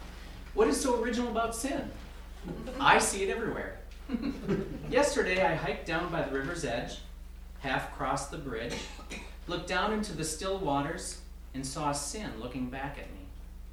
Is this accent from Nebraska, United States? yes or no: no; Marquette, Michigan, United States; this is my first time at Holden. I'm from Marquette, Michigan.